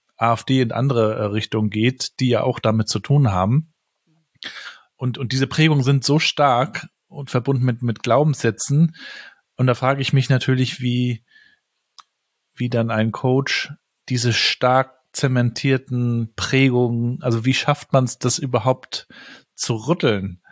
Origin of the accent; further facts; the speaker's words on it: Rostock, Mecklenburg-Vorpommern, Germany; Ich bin ja hier in Rostock groß geworden, ehemalige DDR.